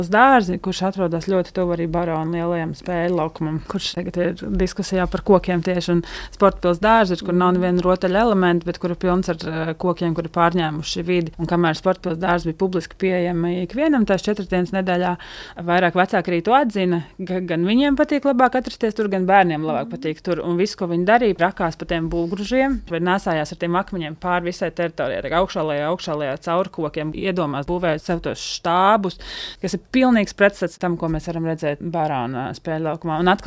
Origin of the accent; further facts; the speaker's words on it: Valmiera, Valmiera Municipality, Latvia; Es uzaugu Valmierā, dzīvokļu mājā, pirmajā stāvā.